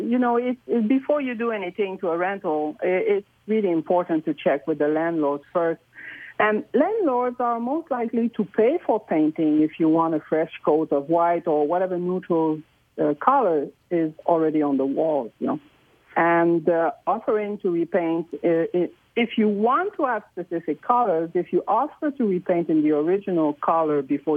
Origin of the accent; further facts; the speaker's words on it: Canada; now in Victoria, Canada; I grew up in Canada. But, you know, I cannot do the minus 40 of the East Coast anymore.